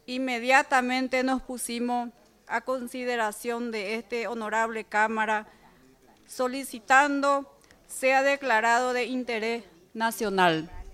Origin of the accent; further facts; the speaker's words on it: Concepción, Paraguay; como norteños, nosotros no tenemos otras palabras de agradecimiento